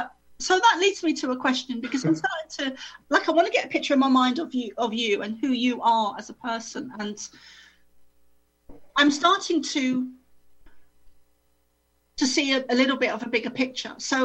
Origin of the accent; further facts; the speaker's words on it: South Africa; born there; I started off as a child. I was born in South Africa